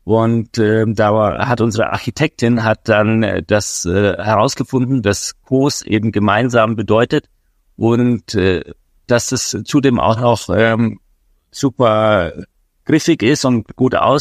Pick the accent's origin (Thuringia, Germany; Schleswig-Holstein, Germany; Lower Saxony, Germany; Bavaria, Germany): Bavaria, Germany; Munich; Ich bin gebürtiger Münchner, ja. Zwar habe ich italienische Wurzeln, aber ich bin hier mein ganzes Leben schon ansässig